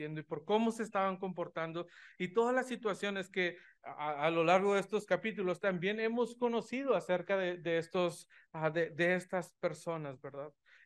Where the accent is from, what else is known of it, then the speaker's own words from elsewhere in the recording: Mexico; Incluso nosotros como nación mexicana, ¿verdad?